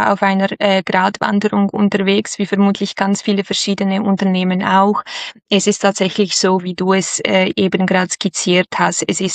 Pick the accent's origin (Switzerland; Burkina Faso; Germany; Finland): Switzerland; accent: Swiss; Richtig, das hört man unweigerlich an meinem Akzent. Eben, wir sind in der Schweiz, wie du gesagt hast. Genauer gesagt sind wir in Basel, also ganz nah an der deutschen Grenze.